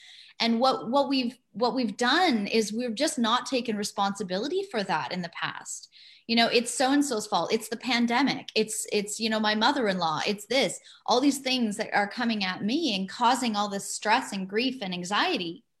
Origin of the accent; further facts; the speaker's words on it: Canada; I was living in Ecuador in the sunshine every day, and I'm Canadian, so I was cold and I was getting away from the cold.